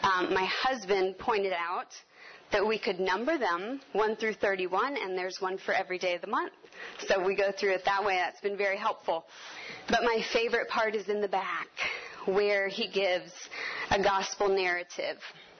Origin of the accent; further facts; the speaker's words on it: Florida, United States; Maybe it's because we're from Florida, but I think about the crashing waves from the ocean.